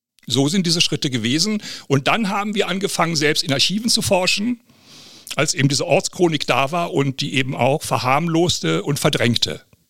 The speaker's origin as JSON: {"language": "German", "town": "Leer", "region": "Lower Saxony", "country": "Germany", "said": "ich komme aus Leere und ich kenne das Thema eben von Familienfeiern und Gesprächen der Erwachsenen"}